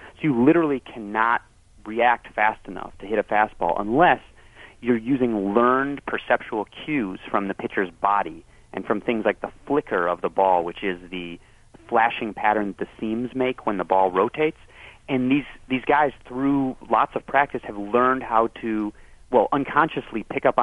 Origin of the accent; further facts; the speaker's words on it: Evanston, Illinois, United States; there was a mini Jamaican diaspora to my hometown, Evanston, Illinois, in the 80s, and I grew up with a lot of Jamaican guys